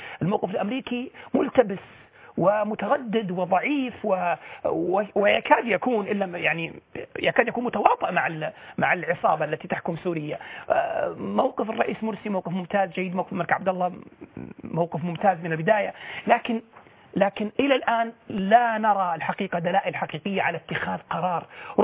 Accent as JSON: {"language": "Arabic", "country": "Saudi Arabia", "said": "ظهر الخطاب أكثر ما ظهر خطاب متصهين عندنا في السعودية وفي الخليج"}